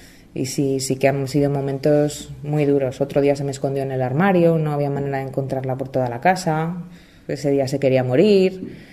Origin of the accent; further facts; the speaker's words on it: Calahorra, La Rioja, Spain; vengo de Calahorra, la de Oja.